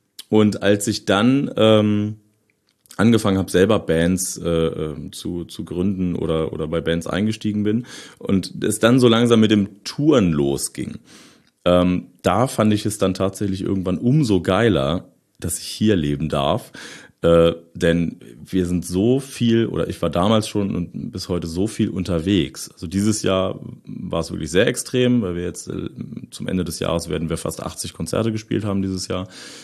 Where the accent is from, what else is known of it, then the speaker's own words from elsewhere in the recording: Lower Saxony, Germany; Ich bin so ein richtiges Dorfkind irgendwie. Ich bin in Osterode geboren, aber dann so 2-3 Kilometer außerhalb irgendwie aufgewachsen, so richtig so mit 1100 Einwohner